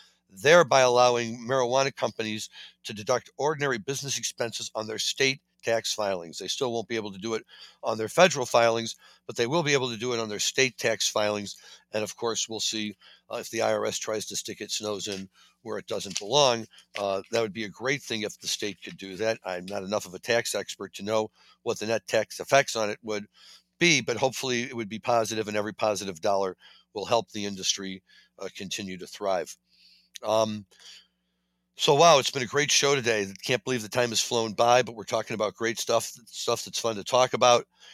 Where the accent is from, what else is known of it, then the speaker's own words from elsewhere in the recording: Missouri, United States; one of the things for my home state, besides being a big Cardinal fan and enjoying Anheuser-Busch beer.